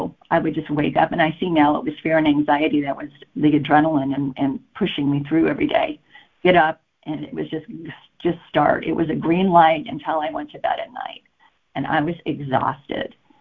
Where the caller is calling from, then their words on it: Santa Barbara, California, United States; I'm calling in from Santa Barbara, California.